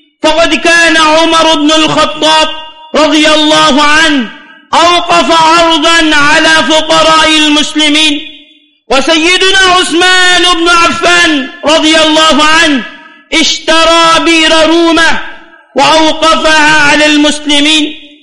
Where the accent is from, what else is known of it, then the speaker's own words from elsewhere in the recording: India; Arabic is a second language; إن مساحات شاسعة من الأراضي المعروفة باسم الوقف منتشرة في بلادنا الهند